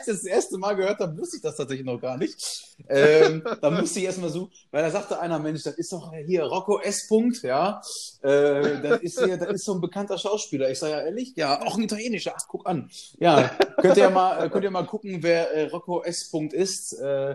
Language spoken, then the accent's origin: German; Lippstadt, North Rhine-Westphalia, Germany; ich komme aus Lippstadt, im Volksmunde auch das Venedig Nordrhein-Westfalens genannt.